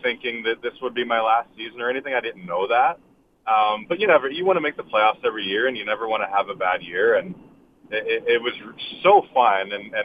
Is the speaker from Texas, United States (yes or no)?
no; Pittsburgh, Pennsylvania, United States; and I'm from Pittsburgh originally, right?